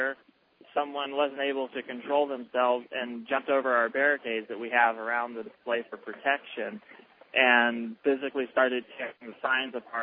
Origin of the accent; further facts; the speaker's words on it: Salem, Oregon, United States; I am. I'm from Salem, Oregon